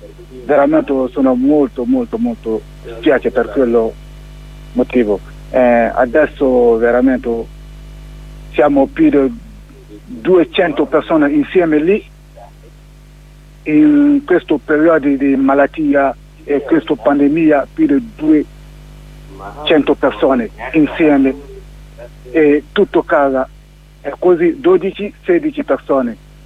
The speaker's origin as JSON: {"language": "Italian", "country": "Guinea", "second_language": "Italian", "lives_now": "Italy", "said": "vengo dalla Guinea."}